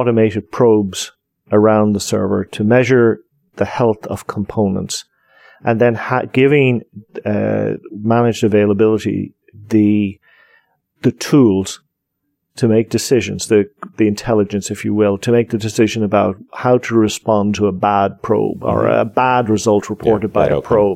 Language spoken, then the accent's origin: English; Ireland; Being Irish, I can argue against myself all day long.